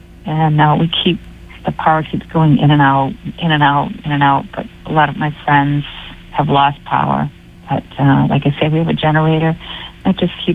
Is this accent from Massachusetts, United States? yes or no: yes; Beverly, Massachusetts, United States; Yes, I'm originally from Beverly, Massachusetts. And when the blizzard of 78 came through, I was living in an apartment in Peabody.